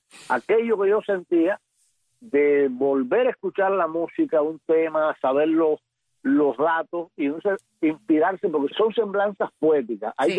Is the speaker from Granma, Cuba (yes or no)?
yes; Bayamo, Granma, Cuba; la noche de los carnavales de Bayamo, en mi pueblo